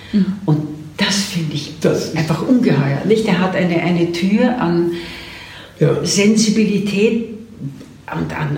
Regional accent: Vienna, Austria; ich bin eine Wienerin.

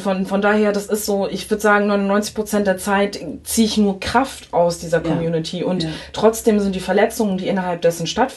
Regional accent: Schleswig-Holstein, Germany; born or raised there

